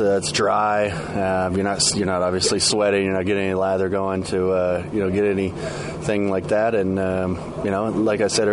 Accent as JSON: {"language": "English", "region": "Midwest", "country": "United States", "tie": "born or raised there", "said": "But, like I said, growing up in the Midwest, there's some unusual circumstances, crazy wind, early spring weather that you're not expecting."}